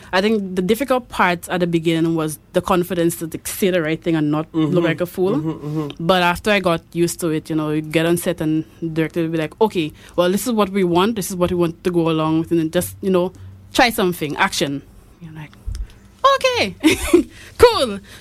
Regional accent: St. Lucia; also born or lived in Trinidad; I am originally from Trinidad. I was born in Trinidad, but I grew up here, so St. Lucians say that I'm St. Lucian and I need to just forget about Trinidad.

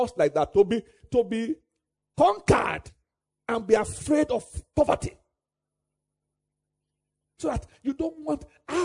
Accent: Nigeria; when I go to all over the world, I'm a Nigerian.

